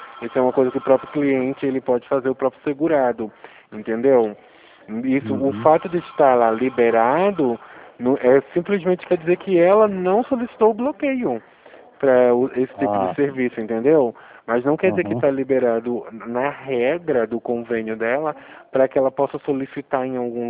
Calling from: Rio Claro, São Paulo, Brazil; Eu estou ligando, estou falando de Rio Claro, no interior de São Paulo.

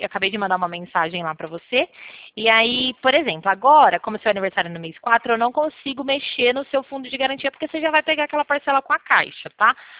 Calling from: Pirassununga, São Paulo, Brazil; Hoje eu falo de Pirassununga.

